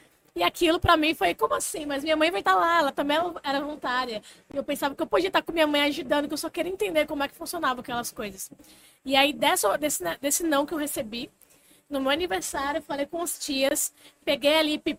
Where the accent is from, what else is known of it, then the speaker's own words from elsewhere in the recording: Rio Grande do Norte, Brazil; eu venho de uma família muito humilde, do Nordeste, história nordestina, sou do Rio Grande do Norte. Meus pais carregam aquela história tradicional nordestina do interior da Paraíba.